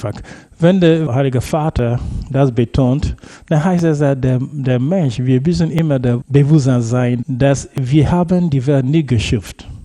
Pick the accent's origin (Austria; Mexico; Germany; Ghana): Ghana; ich bin aus Ghana nie in Osteuropa gewesen